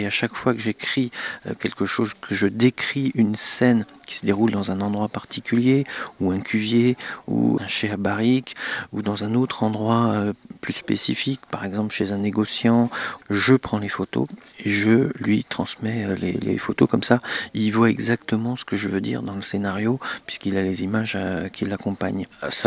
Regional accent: France; puisque nous sommes des touristes, on vient de France

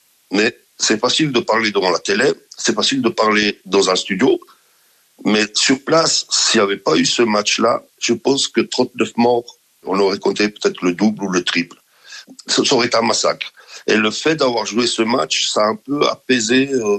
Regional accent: Italy; que je suis italien quand l'équipe d'Italie joue

